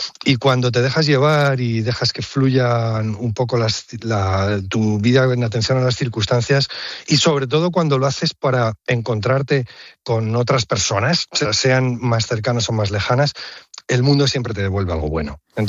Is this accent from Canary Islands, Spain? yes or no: no; La Rioja, Spain; Yo en aquel momento vivía en La Rioja, en mi tierra